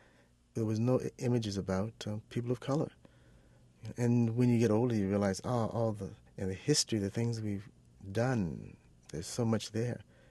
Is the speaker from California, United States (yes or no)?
yes; Los Angeles, California, United States; Well, I grew up in Los Angeles, and the schools were segregated there, believe it or not.